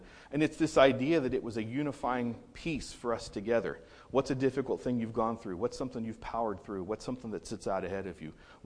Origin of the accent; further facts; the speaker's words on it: West Virginia, United States; I grew up in West Virginia. There's no mountains in Ohio.